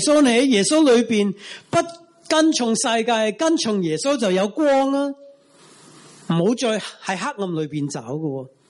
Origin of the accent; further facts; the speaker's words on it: Oklahoma, United States; Cantonese is a second language; 我嘅家乡嘅俄克俄州落大雪啊，有连即系十几架车嘅连环车王啊。咁啊，我哋以前细嘅时候都系成日都系咁样